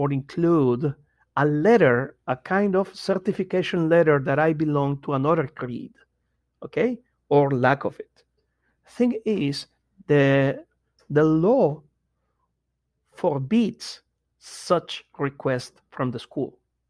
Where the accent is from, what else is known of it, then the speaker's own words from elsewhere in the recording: Nicaragua; English is a second language; now in Lima, Peru; I am from Nicaragua, currently living in Lima, Peru. I'm an atheist